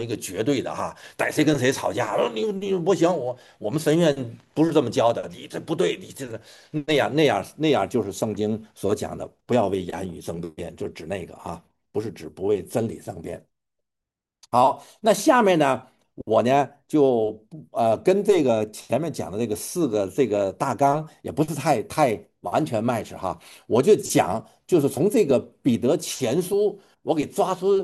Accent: Tianjin, China; moved away as an adult; now in United States; 我以前我出生在中国，我是从在中国天津。那么我在直到上大学的时候

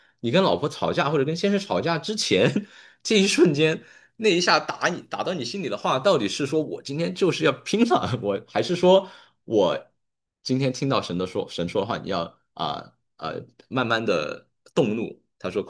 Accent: China; 我们中国人有句话说，听君一席话，胜读十年书

